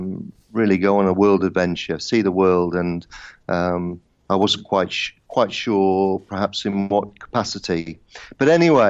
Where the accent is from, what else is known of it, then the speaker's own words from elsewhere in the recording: Manchester, North West England, United Kingdom; I grew up in Manchester in England, mother, father, sister, dog.